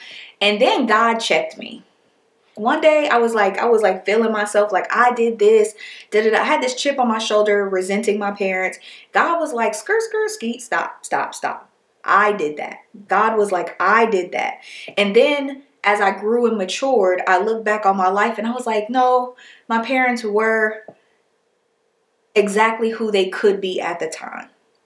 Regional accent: West Coast, United States; My mom was very like, you know, we're from the West Coast, you know, whatever.

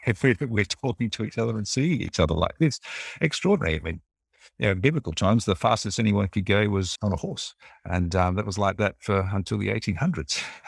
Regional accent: New South Wales, Australia; also born or lived in England; I'd grown up in a small country town in New South Wales. I'd been to England a few times because I was born in England, but I'd never really experienced a different culture.

